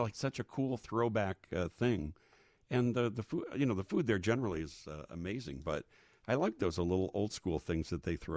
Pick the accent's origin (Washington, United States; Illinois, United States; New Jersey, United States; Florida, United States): Illinois, United States; Chicago; But you know, I'm from the Chicago neighborhoods, and you know, grew up on Chicago thin crust.